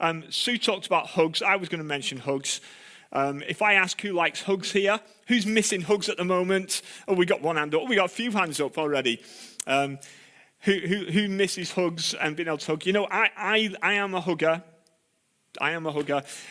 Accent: United Kingdom; We're British, and, you know, a handshake is all right, and some don't even want that.

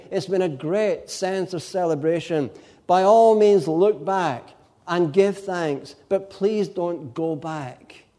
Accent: Glasgow, Scotland, United Kingdom; But I was brought up in Glasgow.

